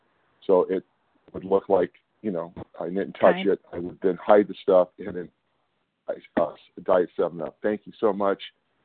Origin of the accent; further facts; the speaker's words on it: California, United States; Hey, good morning. … I'm from Northern California.